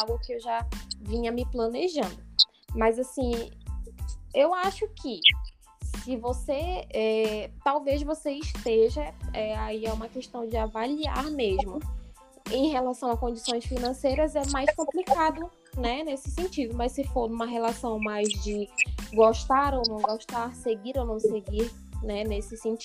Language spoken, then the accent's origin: Portuguese; Tucuruí, Pará, Brazil; now in Marabá, Brazil; eu sou da cidade de Tucuruí, e eu estudava lá, eu iniciei meu curso lá, consegui passar no concurso para Marabá, vim para cá, transferi meu curso